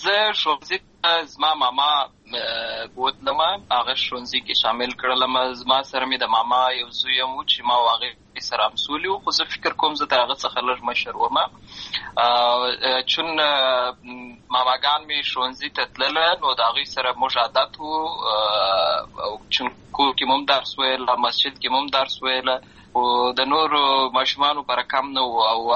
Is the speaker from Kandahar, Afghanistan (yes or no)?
no; Lashkar Gah, Helmand, Afghanistan; زه په اصل کې د اوروزګان ولایت یم، اما زه په هلمند ولایت لشکرګاه کې پیدا شوی یم، همالته لوی شوی یم، همالته مې ښوونځی لوستې ده،